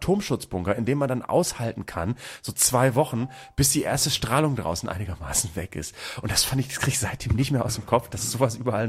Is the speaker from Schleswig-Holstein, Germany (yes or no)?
no; Bremen, Germany; Aber ich komme aus Bremen und da das wirklich, die prägen das Stadtbild.